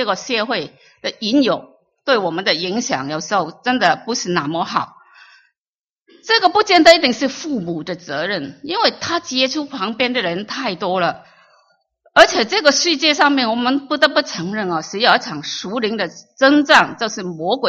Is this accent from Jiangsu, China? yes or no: no; Guangdong, China; 我们广东人去饮茶去吃东西，吃 hamburger 一样，